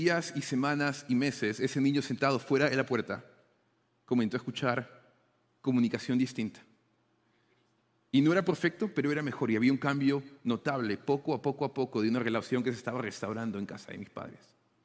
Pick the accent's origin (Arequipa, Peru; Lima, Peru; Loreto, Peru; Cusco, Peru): Lima, Peru; soy originalmente peruano de Lima, de una ciudad, la capital de Perú, una ciudad muy grande.